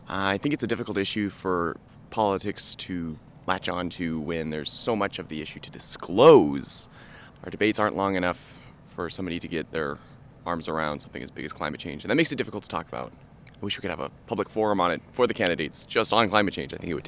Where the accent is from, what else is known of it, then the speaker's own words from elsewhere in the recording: Hamilton, Montana, United States; I'm from Hamilton, Montana.